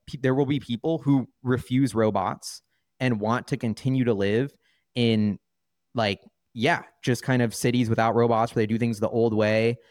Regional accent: Seattle, Washington, United States; Like I grew up in Seattle, tech friendly city.

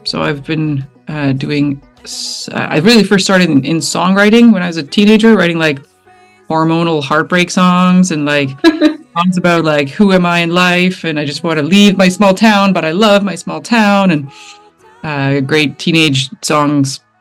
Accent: Yellowknife, Northwest Territories, Canada; Right, I am in Sombaquay, which is the Welladay word for Yellowknife. So it's in the Northwest Territories, Northern Canada, and it's the place that I've lived for most of my life and still call home.

